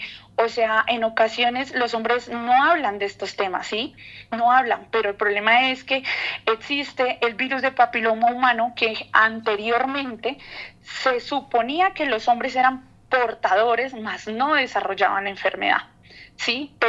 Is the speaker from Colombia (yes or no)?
yes; Florencia, Cauca, Colombia; yo vengo de una zona que ha sido vulnerada, ¿sí? O sea, yo vengo desde Florencia, Cauca, pero no como tal del municipio, o sea, del pueblo, como por decir así, sino de una vereda.